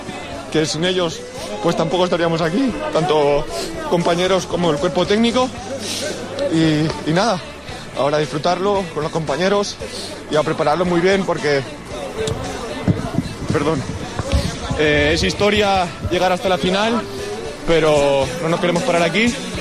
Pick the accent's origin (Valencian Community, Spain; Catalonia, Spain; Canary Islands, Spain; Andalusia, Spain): Valencian Community, Spain; Villarreal; De muchos años que el Villarreal se quedó a las puertas y todo el club, toda la afición, todo mi pueblo se lo merecía, el presidente, el que más.